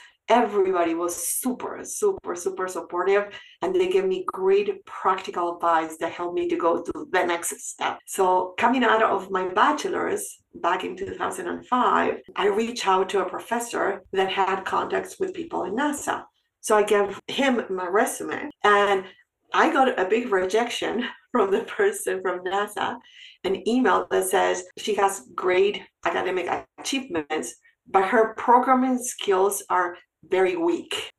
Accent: Buenos Aires, Argentina; Yes, I was born and raised in Buenos Aires to a very humble family.

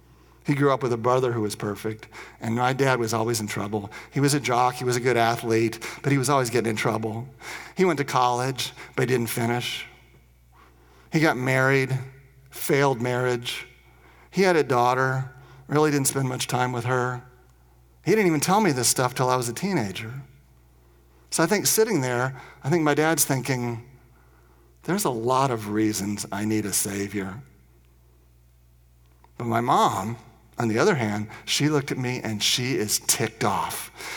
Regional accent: Indiana, United States; And so I come from Indiana down to Dallas, Texas, and I hear the gospel and I accept Jesus Christ, and I go back home a month later

